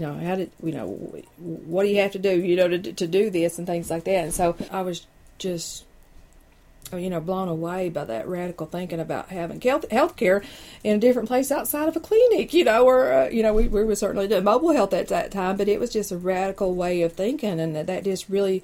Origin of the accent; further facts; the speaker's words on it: Coeburn, Virginia, United States; In Coburn, which is, yeah, like, you know, 10 minutes from here.